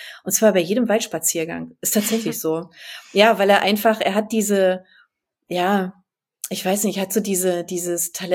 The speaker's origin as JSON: {"language": "German", "region": "Berlin", "country": "Germany", "tie": "born or raised there", "said": "aus meiner Heimat"}